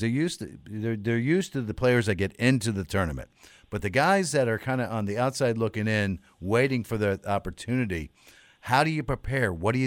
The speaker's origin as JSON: {"language": "English", "town": "Washington", "region": "District of Columbia", "country": "United States", "tie": "born or raised there", "said": "That's kind of a home game for me, being that D.C. is my hometown."}